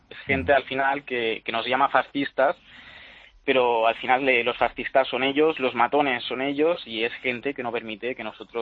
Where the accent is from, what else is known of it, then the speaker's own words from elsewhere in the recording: Balearic Islands, Spain; Y he nacido, soy de Mallorca, estoy estudiando aquí en Cataluña.